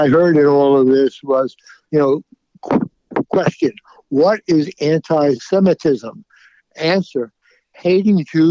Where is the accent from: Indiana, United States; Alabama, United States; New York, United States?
New York, United States; New York City; I grew up in Queens, in New York City, in a overwhelmingly Jewish neighborhood.